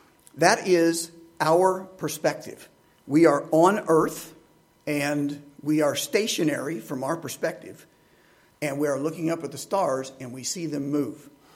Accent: Indiana, United States; I grew up in Indiana, landlocked Indiana. The biggest body of water I ever saw was Lake Michigan, or Lake Schaefer, which was even a lot smaller than that.

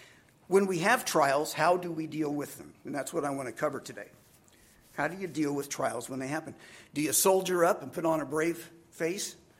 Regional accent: Crawfordsville, Indiana, United States; I was growing up in Crawfordsville, Indiana, and I was 14 years old.

